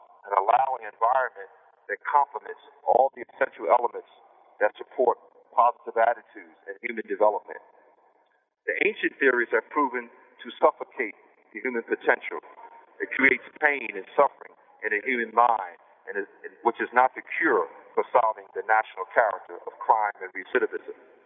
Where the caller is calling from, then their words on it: Pennsylvania, United States; I'm calling from Pennsylvania, Gratiot Prison.